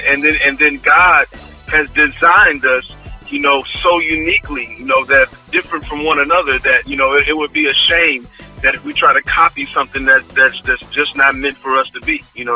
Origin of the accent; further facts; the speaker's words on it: Chicago, Illinois, United States; now in Arkansas, United States; So I'm a country boy, city boy turned country, because I'm originally from Chicago.